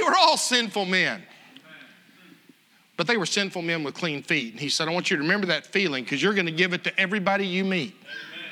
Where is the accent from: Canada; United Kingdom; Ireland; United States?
Ireland; I'm an Irishman. The Irish tell stories. Where I grew up, they believed that half of the lesson was telling the text.